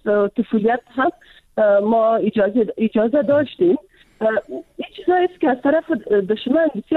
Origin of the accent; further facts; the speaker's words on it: Afghanistan; من خودم از یک منطقه پشتون نشین افغانستان هستم.